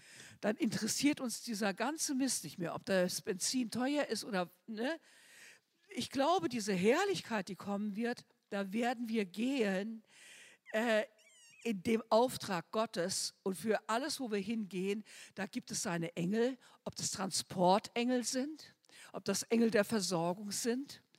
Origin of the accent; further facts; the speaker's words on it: Germany; Und als Deutscher, wir haben da einen Missionar in Indien, den haben wir immer besucht, und Jochen Teves.